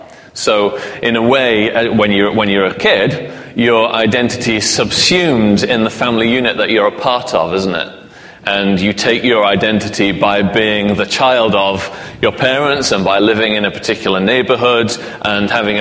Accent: England, United Kingdom; now in Scotland; I'm British. And, you know, I live in Scotland

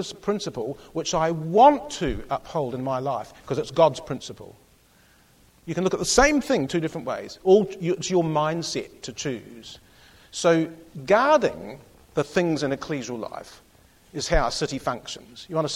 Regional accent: Christchurch, Canterbury, New Zealand; So I come from Christchurch, and so because I'm from Christchurch, there is an ecclesia called Christchurch.

